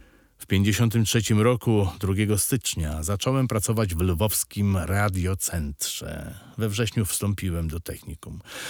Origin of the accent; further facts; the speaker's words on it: Warsaw, Masovian Voivodeship, Poland; now in Bytom, Poland; Jestem warszawiakiem. Żona urodzona w Busku, a mieszkamy w Bytomiu.